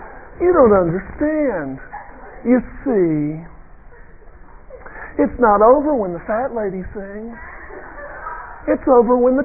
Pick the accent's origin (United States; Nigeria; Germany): United States; Tennessee; accent: Southern; My Southern accent really began to kick in. I even did the little Tennessee thing with the question marks at the end.